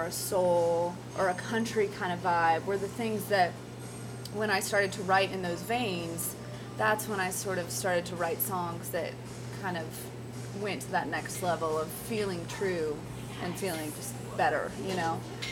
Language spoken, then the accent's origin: English; Mississippi, United States; And songs about growing up in Mississippi, that's always kind of been, you know, those images of that place has always been a theme.